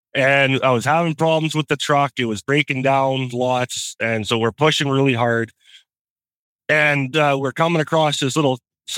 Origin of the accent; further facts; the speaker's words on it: Canada; Oh, because I'm Canadian.